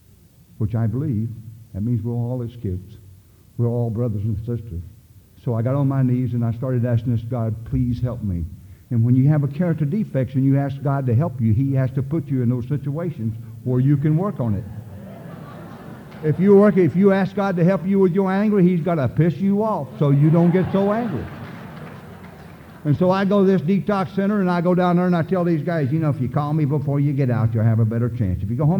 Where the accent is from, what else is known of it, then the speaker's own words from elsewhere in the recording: the South, United States; I'm a redneck from the South.